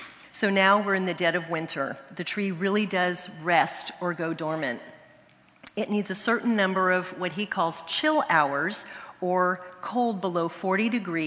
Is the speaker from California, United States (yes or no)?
yes; California, United States; I'm from the Bay Area